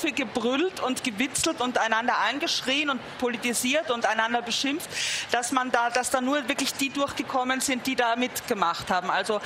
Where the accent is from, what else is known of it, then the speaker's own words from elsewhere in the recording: Vienna, Austria; da habe ich mich als Wienerin oft geärgert